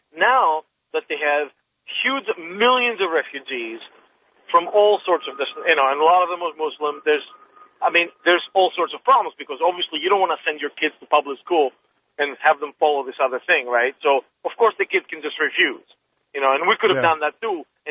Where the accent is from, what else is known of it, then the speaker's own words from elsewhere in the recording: Greece; I grew up in Greece in the 80s, 70s and 80s.